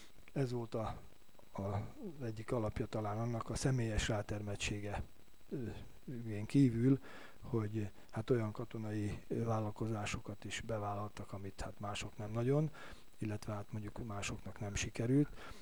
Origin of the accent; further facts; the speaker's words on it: Sopron, Győr-Moson-Sopron, Hungary; born there; és én már Sopronba születtem